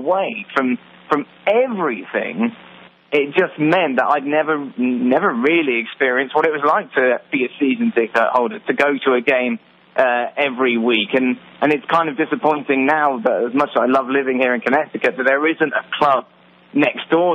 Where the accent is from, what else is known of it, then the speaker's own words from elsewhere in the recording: South West England, United Kingdom; I grew up in Cornwall. There were no grounds.